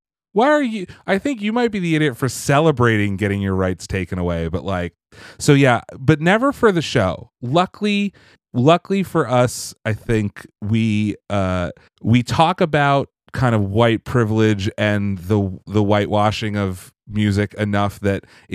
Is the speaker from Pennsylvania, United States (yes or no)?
yes; Pennsylvania, United States; This is like where I grew up in Pennsylvania.